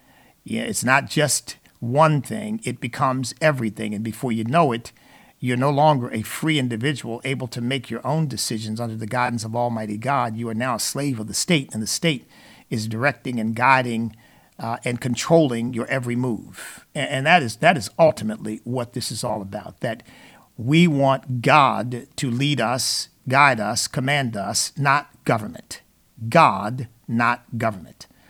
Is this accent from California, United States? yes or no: no; Virginia, United States; And I'm from Virginia, and I've been to Charlottesville many, many times, and know many great people in Charlottesville.